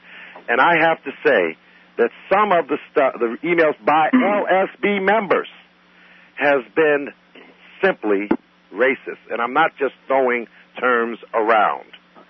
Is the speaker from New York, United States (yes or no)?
yes; New York, United States; I have been looking very closely at these problems in New York because I'm from New York and I know a lot of the people involved.